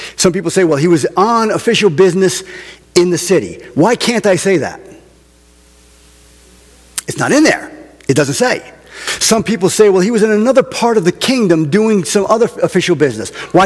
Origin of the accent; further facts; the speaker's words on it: New England, United States; Those of you that don't know, I'm from New England.